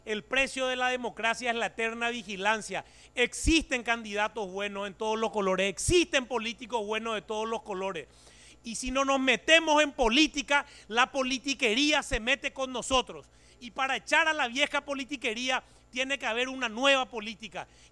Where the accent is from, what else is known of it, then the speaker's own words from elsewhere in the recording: Paraguay; es nuestro deber como diputados paraguayos